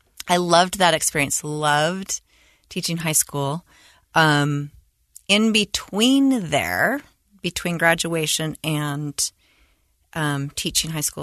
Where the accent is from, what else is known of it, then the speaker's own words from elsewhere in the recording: Bountiful, Utah, United States; But so I grew up in Utah. I grew up in Davis County, mainly. I'm the oldest of five children. I grew up in Bountiful, Utah, and had a great childhood.